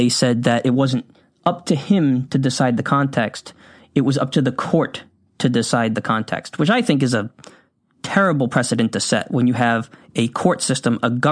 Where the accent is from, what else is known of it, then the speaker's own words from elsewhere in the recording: United States; I'm from the United States.